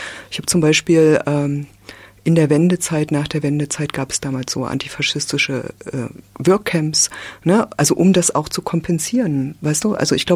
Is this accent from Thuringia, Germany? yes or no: yes; Weimar, Thuringia, Germany; ich bin in Weimar groß geworden. Ne? Das heißt, ich bin immer in Auseinandersetzungen und in Angesicht vom Buchenwald groß geworden.